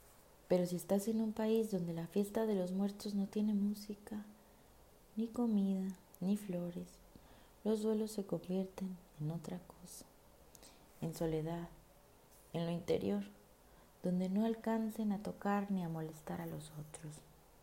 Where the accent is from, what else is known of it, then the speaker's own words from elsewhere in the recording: Mexico; Como mexicana, los colores importan. Recuerdan a comida, a casa, a familia.